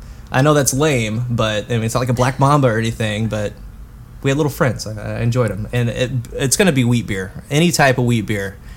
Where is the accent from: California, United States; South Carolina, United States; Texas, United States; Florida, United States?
Texas, United States; I grew up in Southern Texas, right?